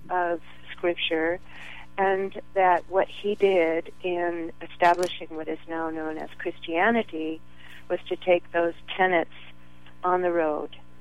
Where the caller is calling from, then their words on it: Pacifica, California, United States; I'm calling from Pacifica.